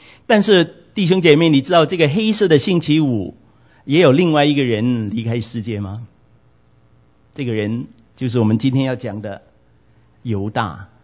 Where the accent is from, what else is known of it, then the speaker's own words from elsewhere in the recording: China; 我们中国人不怕谈死的这个主题。